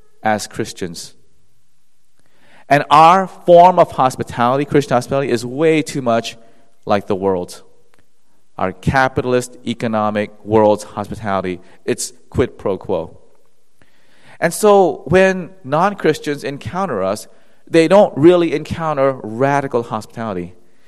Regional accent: South Korea; English is a second language; now in United States; I, as an immigrant to this land, in my home country of Korea

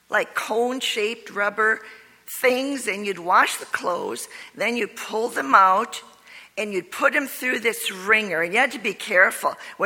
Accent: Keewatin, Minnesota, United States; I'm 7 miles from Hibbing. Hibbing was a big town to us, but I was from Keewatin, and Indian name, Native American name, about 3,000 people lived there.

